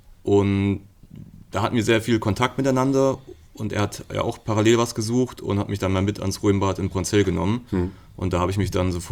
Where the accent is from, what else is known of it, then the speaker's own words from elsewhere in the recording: Fulda, Hesse, Germany; born there; Ja, ich bin in Fulda geboren.